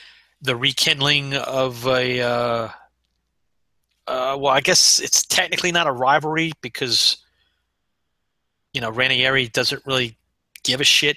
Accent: England, United Kingdom; Well, yeah, because we're English.

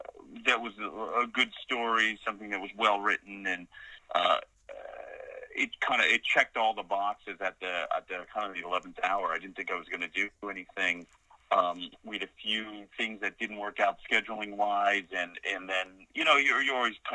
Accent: Canada; I'll always be Canadian and have the certain sensibilities and kind of a shared experience of as a Canadian.

